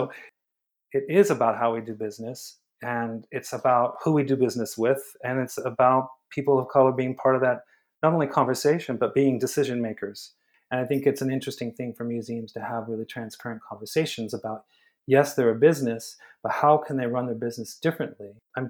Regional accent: Los Angeles, California, United States; I grew up in Los Angeles.

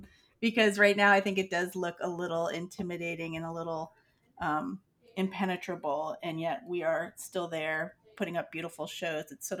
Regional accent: New York City, New York, United States; born there; also born or lived in East Coast / Bay Area; now in Tucson, United States; I was born in New York City and I lived in the East Coast for a while. I lived in the Bay Area for a while and ended up here in, I guess, the early 2000s

